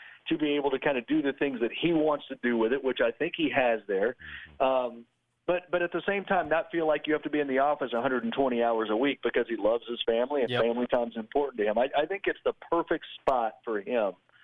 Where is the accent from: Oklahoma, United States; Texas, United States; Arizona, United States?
Oklahoma, United States; Tulsa; I grew up in Tulsa where he grew up. So my dad's a Tulsa grad.